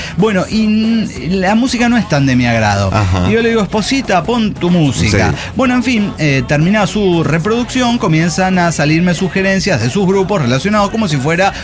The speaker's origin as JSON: {"language": "Spanish", "country": "Colombia", "said": "soy de Colombia, gente sabe, divertida"}